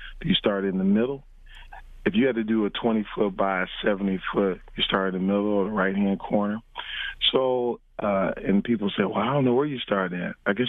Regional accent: Mount Morris, Michigan, United States; also born or lived in Flint; I was born in Flint and lived in Mount Morris, Michigan, went to Flint Beecher High School.

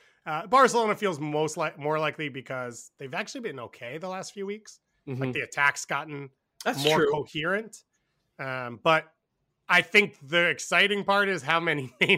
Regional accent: Montreal, Quebec, Canada; So I'm basically from Montreal.

